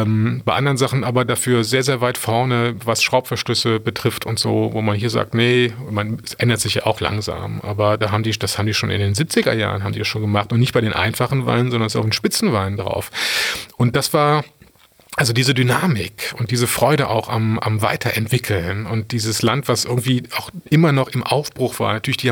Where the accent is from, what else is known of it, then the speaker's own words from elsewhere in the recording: Cologne, North Rhine-Westphalia, Germany; ich als Kölner